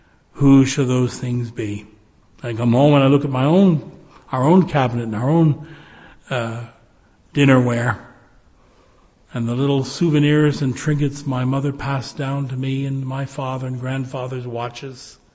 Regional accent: Mississauga, Ontario, Canada; I come from Port Credit, Mississauga.

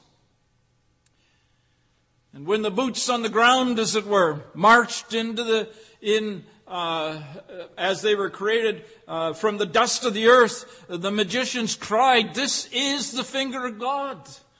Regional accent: Dryden, Ontario, Canada; I grew up in Dryden, Ontario, of course, and one of the favorite flies was the so-called deer fly.

